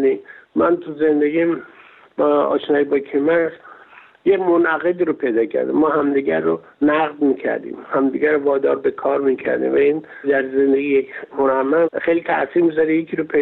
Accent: Iran; moved away; بعد من از ایران اومدم بیرون.

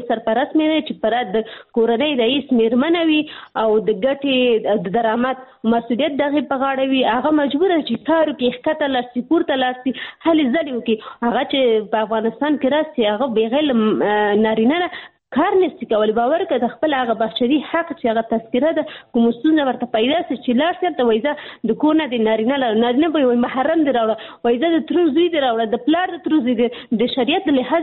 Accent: Pakistan; زه په پاکستان کې پیدا شوی یم هلته مې ژوند تیر کړی تر لس پورې ما درس ویلی

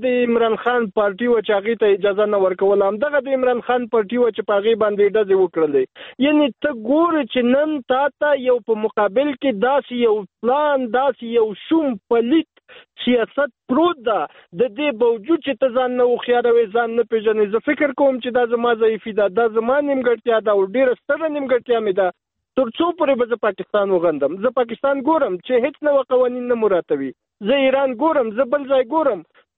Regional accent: Afghanistan; زه هم افغان یم

